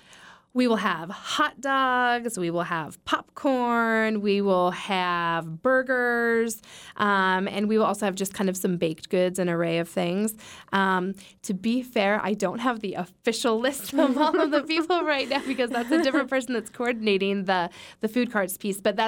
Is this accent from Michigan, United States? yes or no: no; Juneau, Alaska, United States; growing up in Juno, farm animals are quite the anomaly.